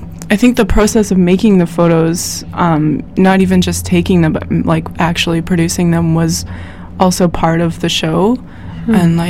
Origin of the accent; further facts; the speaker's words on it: Kitimat, British Columbia, Canada; I'm from Kitimat, Northern BC, so I'm really pretty far away from my home.